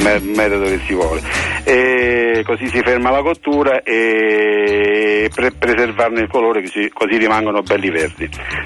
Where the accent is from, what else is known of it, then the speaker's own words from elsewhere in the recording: Sora, Lazio, Italy; qua della Valle di Comino, vicino alla, al mio paese Sora